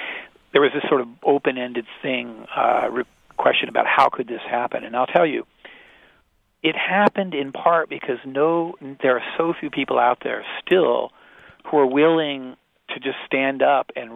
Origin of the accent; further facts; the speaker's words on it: Indiana, United States; I'm from Indiana, and I grew up, you know, like everybody else, hearing about, you know, pollution in Gary, Indiana, and pollution in Pittsburgh